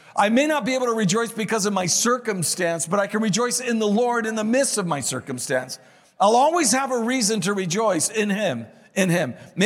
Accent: Canary Islands, Spain; growing up in the Canary Islands, my brother had a mouth on him and that used to get him in trouble.

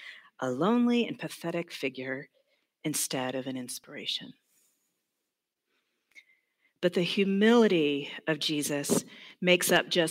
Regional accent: the South, United States; accent: Southern; And then when you say it in a Southern accent, it's even better. Amen. I'm from the South, which is why I say that.

